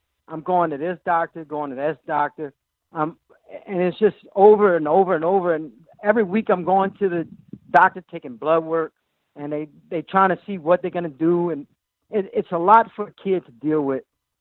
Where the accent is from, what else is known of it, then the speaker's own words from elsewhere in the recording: Thibodaux, Louisiana, United States; I grew up in Thibodaux, Louisiana.